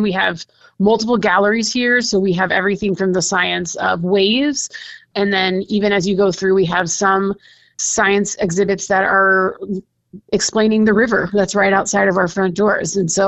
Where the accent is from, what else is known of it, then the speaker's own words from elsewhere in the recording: Omaha, Nebraska, United States; My favorite thing about the Luminarium is I grew up in Omaha